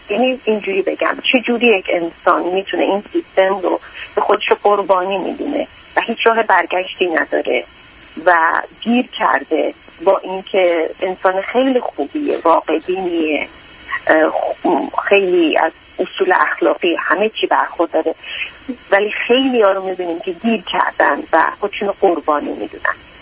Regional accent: United States; چون من از آمریکا هستم، مهاجرت

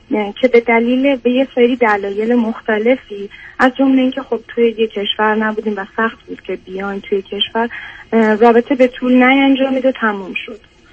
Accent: Iran; moved away; 12 سال از ایران مهاجرت کردم

